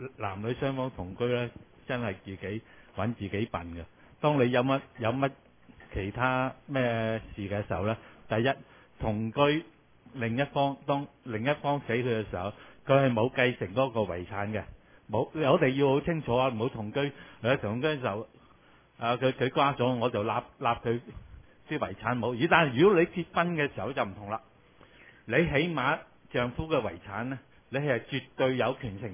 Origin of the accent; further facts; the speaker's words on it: China; 咁我哋作為中國人咧，我哋都有一個傳統啊，婚姻係神聖嘅。